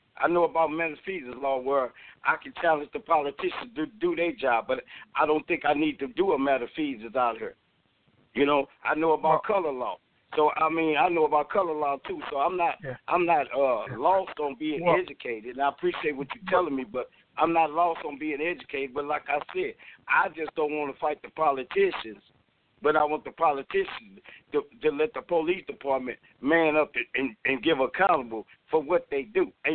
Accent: Centerville, Illinois, United States; See, I'm originally from Centerville. So over there, we take it serious.

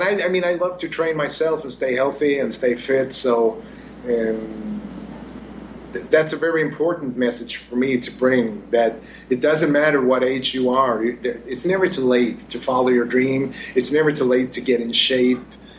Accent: Sweden; English is a second language; I'm from Sweden, so.

